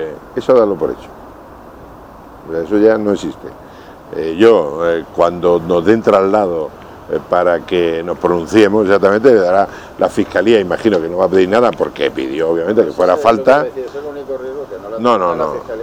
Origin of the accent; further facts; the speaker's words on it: Córdoba, Andalusia, Spain; Ellos son malagueños, ellos son boquerones y yo soy de Córdoba.